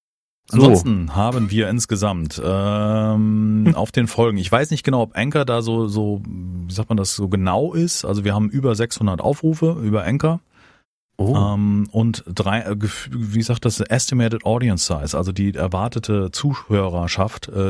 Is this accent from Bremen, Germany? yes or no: no; Frankfurt, Hesse, Germany; ich komme ja aus Frankfurt, da ist der Hessische Rundfunk